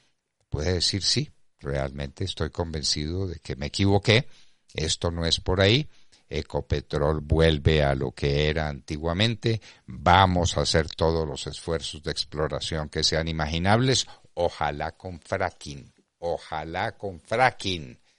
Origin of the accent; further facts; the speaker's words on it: Colombia; como patriotas, como colombianos interesados en el bien de todos, en el bien de la patria